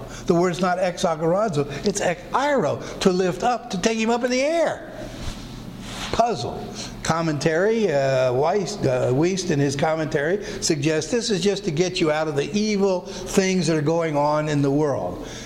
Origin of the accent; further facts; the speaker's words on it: Pottstown, Pennsylvania, United States; Ultimately, I was born in Pottstown, Pennsylvania.